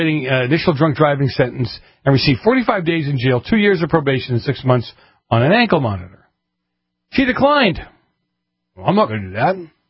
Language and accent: English; Massachusetts, United States; And then, and Robert out of Massachusetts, my hometown.